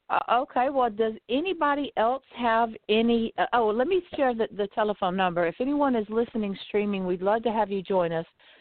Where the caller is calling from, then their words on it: Lighthouse Point, Florida, United States; I'm calling in from Lighthouse Point, Florida.